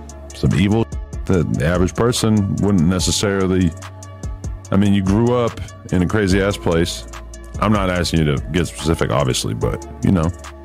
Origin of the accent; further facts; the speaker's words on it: East Coast, United States; I'm from the East Coast.